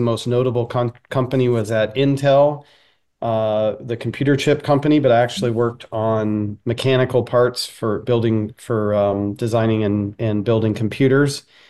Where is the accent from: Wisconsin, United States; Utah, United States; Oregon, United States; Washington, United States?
Washington, United States; Pasco; also born or lived in Los Angeles, California / Las Vegas; Yeah, so I was born in California, in LA, moved to briefly to Vegas for a couple of years, and then up to Washington State, where I've been most of my life. When I moved to Washington State, I moved to the southeast, a small town called Pasco